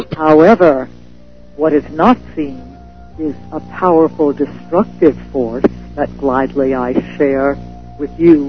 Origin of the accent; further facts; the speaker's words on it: New York, United States; now in California, United States; I am a New Yorker who migrated to California, and I'm thrilled to be on the West Coast.